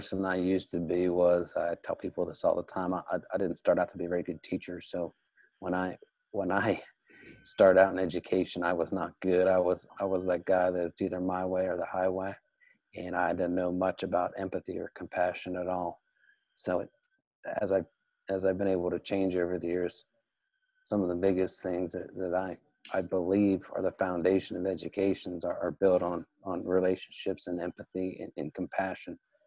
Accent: Ohio, United States; my accent, I'm from Southeast Ohio, so it's Appalachia, Ohio. I'm born and raised there, pretty proud of it.

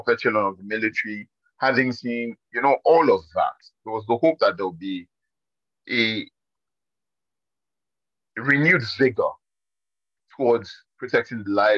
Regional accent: Kogi, Nigeria; Small correction, I'm from Kogi, very small correction. My mom is from Benue, I'm also from Benue, but you know we live in a patrilineal society

